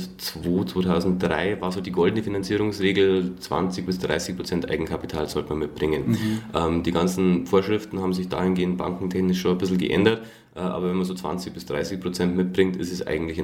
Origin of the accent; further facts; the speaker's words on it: Schönau am Königssee, Bavaria, Germany; born there; also ich bin gebürtiger Schönau am Königssee, kenne mich im Talkessel wirklich gut aus